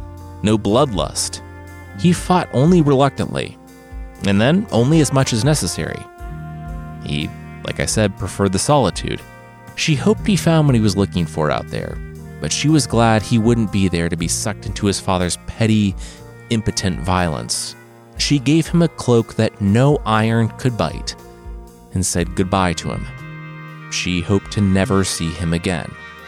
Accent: Midwest, United States; I'm from the Midwest. We're polite.

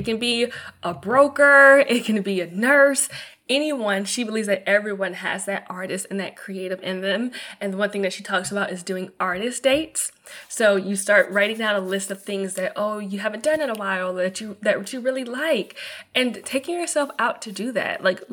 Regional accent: Atlanta, Georgia, United States; And I think it's because I came from Atlanta and the lingo was there

